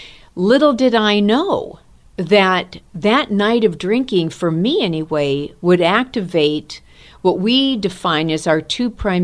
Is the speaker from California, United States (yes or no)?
yes; San Francisco, California, United States; I am from the Bay Area in San Francisco.